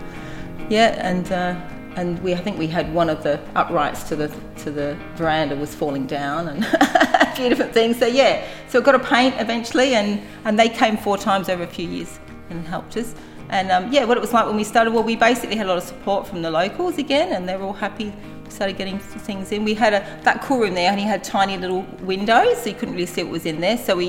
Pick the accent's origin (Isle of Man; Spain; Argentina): Isle of Man; now in Australia; I'm from the Isle of Man, which is in the Irish Sea